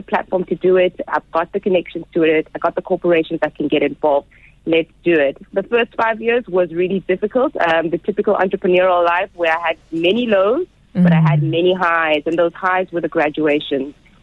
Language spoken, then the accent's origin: English; Eastern Cape, South Africa; I come from the Eastern Cape, and I was born from a beautiful Xhosa matriarchy here, very strong matriarchy that provided opportunities for me.